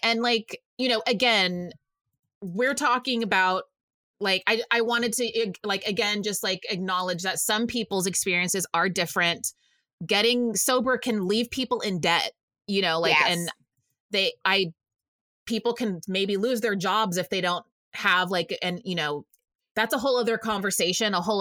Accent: Waco, Texas, United States; you know, growing up in, you know, in my hometown of Waco, Texas, there wasn't a ton to do.

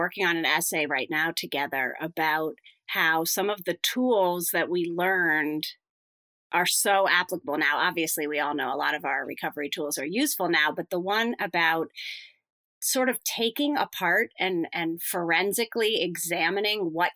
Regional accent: Northeast, United States; Well, yeah, it's like we grew up in the Northeast.

